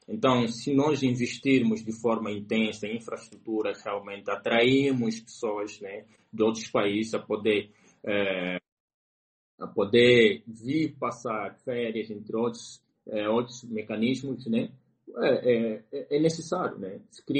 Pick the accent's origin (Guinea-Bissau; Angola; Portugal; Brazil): Angola; como angolano só em si, de que forma que eu poderia contribuir